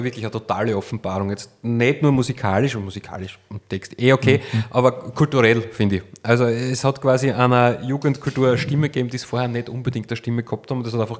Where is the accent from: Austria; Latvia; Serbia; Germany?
Austria; Styria; Und ich komme aus der Oststeiermark